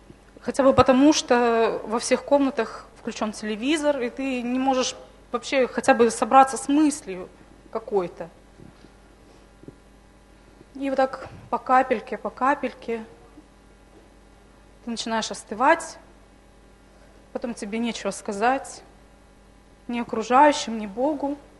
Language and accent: Russian; Transnistria, Moldova; now in Moscow, Russia; Я приехала из Приднестровья.